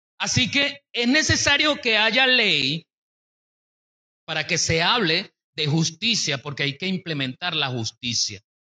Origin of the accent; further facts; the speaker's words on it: Barinas, Venezuela; los que somos de acá de Barinas sabemos cuáles son los sentidos de las calles